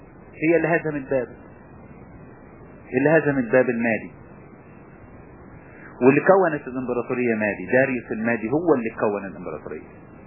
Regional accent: Egypt

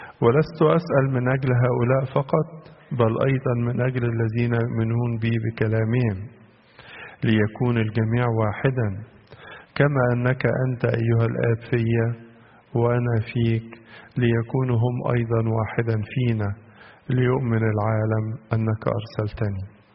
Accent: Egypt; والهجرة بالنسبة لنا كمصريين أمر غريب.

